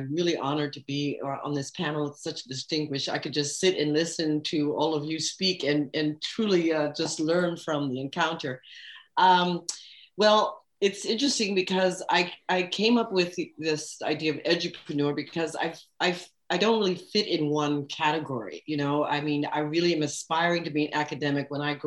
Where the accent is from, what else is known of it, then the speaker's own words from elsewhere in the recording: United States; born there; I was born myself in the United States. So I'm the first generation born in the US. And I've also got, of course, roots in the continent of Africa.